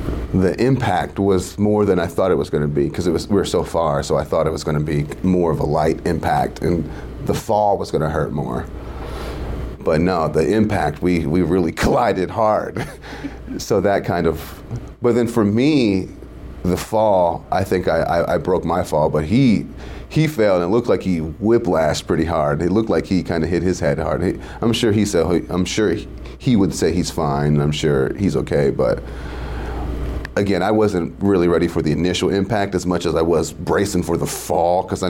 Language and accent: English; Kentucky, United States; And I grew up in Kentucky. We walk around with no shoes a lot.